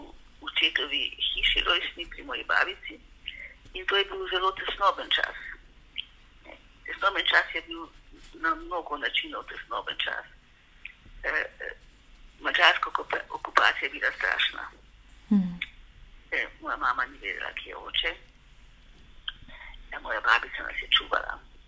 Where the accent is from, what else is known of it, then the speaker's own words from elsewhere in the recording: Rakičan, Mura, Slovenia; Moje otroštvo v Rakičanu, v Prekmurju, v prvi svetovni vojni, v drugi svetovni vojni, ki je zame bila ta velika, v drugi svetovni vojni. Živeli smo z mojo babico